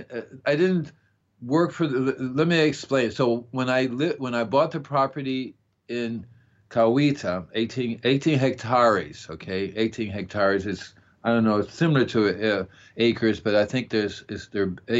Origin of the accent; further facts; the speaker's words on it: Florida, United States; This has been like in Miami. I'm from Florida.